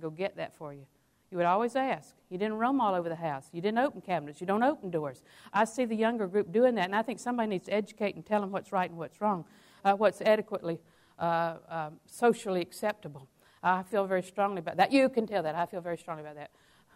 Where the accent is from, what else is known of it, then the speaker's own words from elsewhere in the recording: Auburndale, United States; in the natural, I was born in Auburndale. 304, we still own Daddy's house